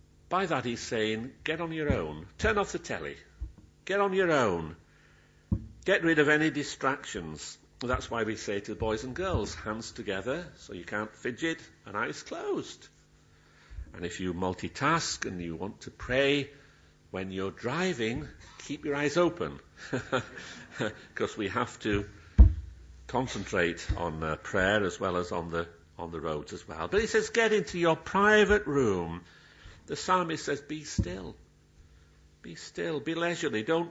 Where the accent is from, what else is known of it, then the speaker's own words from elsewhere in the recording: Yorkshire and the Humber, United Kingdom; when I was brought up in South Yorkshire